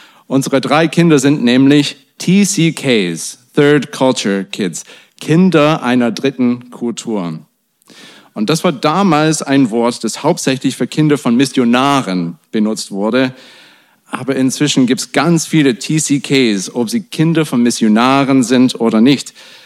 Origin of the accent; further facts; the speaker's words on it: Atlanta, Georgia, United States; German is a second language; moved away as an adult; now in Tübingen, Germany; Tatsächlich komme ich ursprünglich aus Atlanta in den USA. Da bin ich auf die Welt gekommen, da bin ich in die Schule gegangen, da habe ich studiert, da habe ich meine US-amerikanische Frau kennengelernt. Und dann bin ich 2009 nach Tübingen gezogen und hier geblieben.